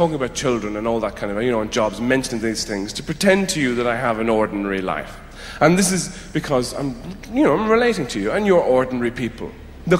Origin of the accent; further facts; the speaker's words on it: Ireland; it's doubly difficult for me, because I'm an Irish celebrity.